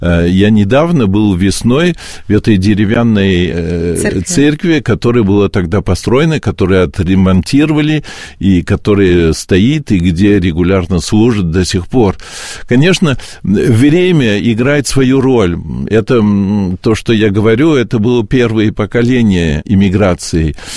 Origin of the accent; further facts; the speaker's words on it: Paris, Île-de-France, France; Я родился и жил в Париже